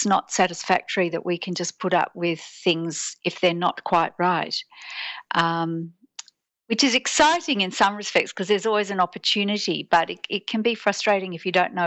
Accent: Sydney, New South Wales, Australia; I'm born and bred in Sydney, but it's been particularly bad, and it's bad.

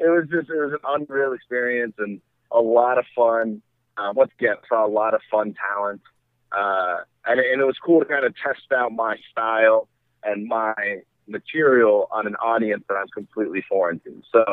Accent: Dayton, Ohio, United States; I'm an Arab Muslim, son of an immigrant, born and raised in the United States.

